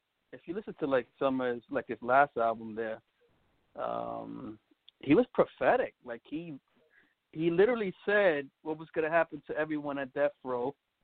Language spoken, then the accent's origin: English; Providence, Rhode Island, United States; born there; I was born in Providence, Rhode Island, 1981.